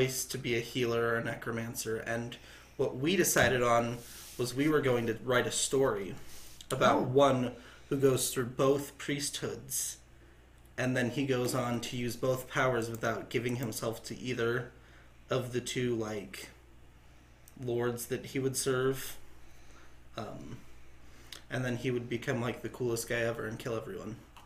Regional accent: Arizona, United States; I don't. I'm from Arizona. In an Arizona shed.

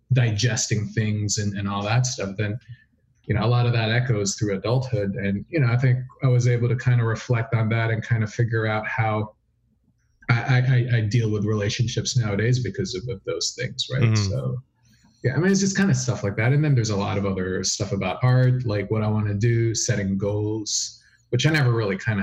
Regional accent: Philippines; obviously my experiences as a child growing up in the Philippines, there's a lot of history there

